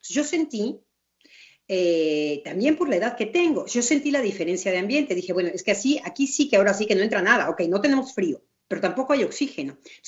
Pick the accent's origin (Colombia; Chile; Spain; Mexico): Mexico; Entonces la discusión entre mi pareja, que es francés y que yo soy mexicana, era